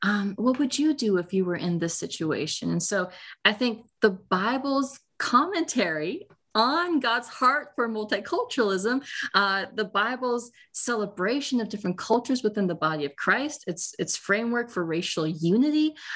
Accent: India; you know, we're Indian, so maybe when they're 45

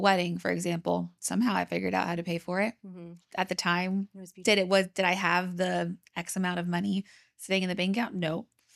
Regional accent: California, United States; And I was like, I never even thought about money when I grew up in California.

